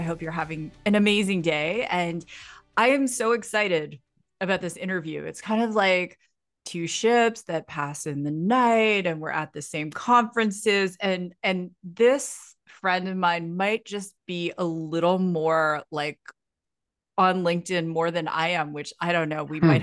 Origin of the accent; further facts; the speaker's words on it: Ontario, Canada; I grew up in Ontario, Canada